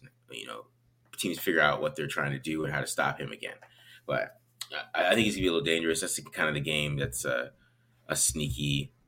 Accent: Phoenix, Arizona, United States; I need that just because I'm from Phoenix.

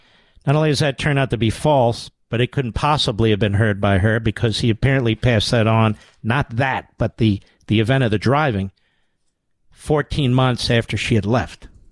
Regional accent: Pennsylvania, United States; I'm from Pennsylvania.

